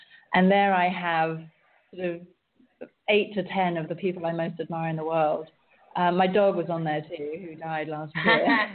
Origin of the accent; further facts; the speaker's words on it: England, United Kingdom; like being English as well, I used to have this big thing about, you know, desire